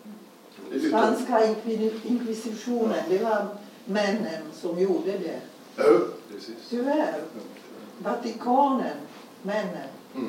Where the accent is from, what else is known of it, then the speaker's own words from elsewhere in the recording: Prague, Czechia; Swedish is a second language; now in Sweden; kommer från en katolsk liksom uppfostran, så jag vet hur det var. Jag är från Tjeckien, från Prag. Och ja, de flesta är katoliker där.